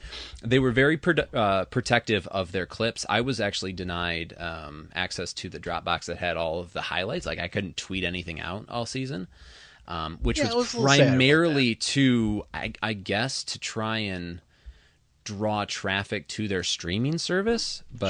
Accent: Traverse City, Michigan, United States; baseball is a game that means a very, very lot to me, as does my hometown of Traverse City.

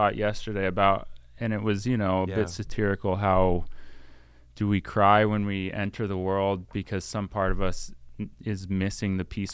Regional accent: Camarillo, California, United States; I grew up in Camarillo for a time.

